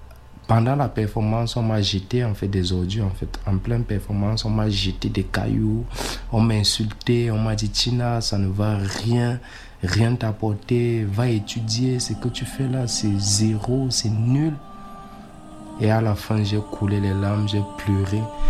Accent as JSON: {"language": "French", "country": "Cameroon", "tie": "born or raised there", "said": "Je suis né au Cameroun, j'ai grandi au Cameroun."}